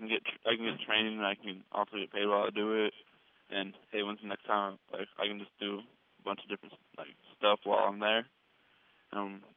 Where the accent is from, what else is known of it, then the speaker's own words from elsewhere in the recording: Watertown, New York, United States; born there; I was born in upstate New York, in Watertown.